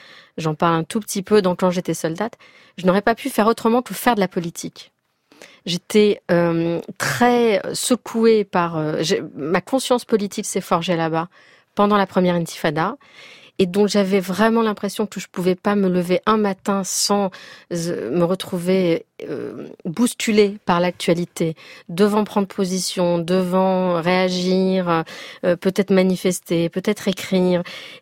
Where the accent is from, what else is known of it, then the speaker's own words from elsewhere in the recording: France; born there; also born or lived in Israel; la France, où je suis née et avec ma langue maternelle.